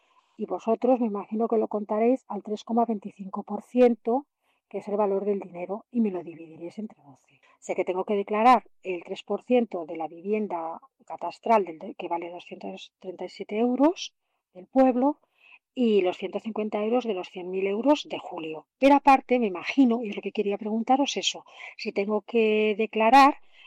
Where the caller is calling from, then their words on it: Logroño, La Rioja, Spain; soy de Logroño.